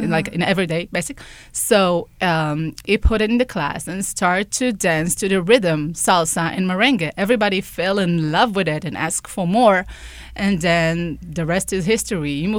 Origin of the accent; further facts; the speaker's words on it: Israel; I'm originally from Israel, and I used to take it in the university.